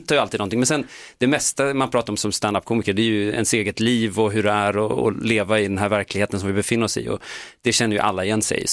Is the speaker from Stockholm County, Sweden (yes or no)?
no; Enviken, Dalarna County, Sweden; jag hittade en skröna i min hemby. Jag är från Dalarna ursprungligen, det kanske inte hörs.